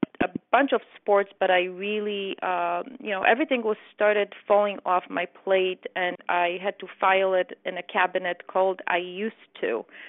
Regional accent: Poland; English is a second language; now in United States; I came from Poland to the United States in 1988.

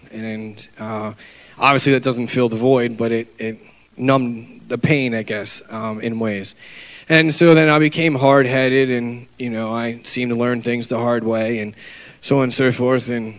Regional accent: Pennsylvania, United States; also born or lived in New Jersey; I was born in New Jersey, and then I was adopted around the age of 2, and I lived in Pennsylvania. I grew up in the church.

